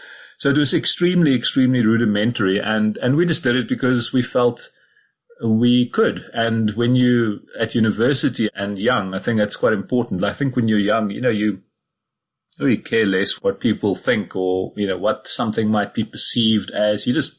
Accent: Cradock, Eastern Cape, South Africa; I grew up in the Platteland. I was born in Craddock in the Eastern Cape, went to school in Somerset East nearby. So my sort of high school years would have been the first half of the 90s.

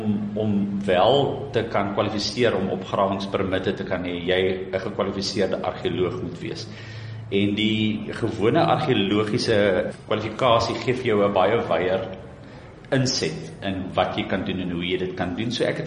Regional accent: Somerset West, Western Cape, South Africa; ons het in Somerset West groot geword, oorkant die ingang, ons huis was die laaste huis in Laurensfort weg, oorkant die ou plaas ver gelegen.

